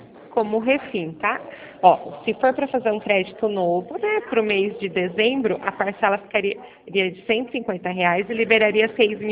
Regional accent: Araras, São Paulo, Brazil; Eu sou daqui de Araras mesmo

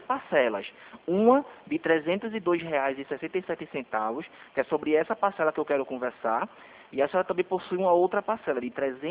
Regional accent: Recife, Pernambuco, Brazil; eu sou daqui de Recife.

